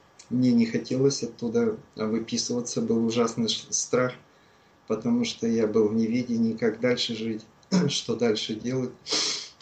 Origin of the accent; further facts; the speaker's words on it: Chaykovsky, Perm Krai, Russia; Как выяснилось, что я из Пермского края, город, ну, город Чайковский, Россия.